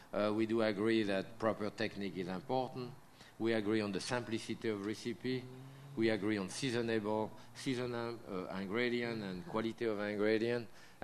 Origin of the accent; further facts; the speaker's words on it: Connecticut, United States; accent: Yankee drawl; actually I'm from Connecticut, but I can recognize my Yankee drawl, it's pure Connecticut.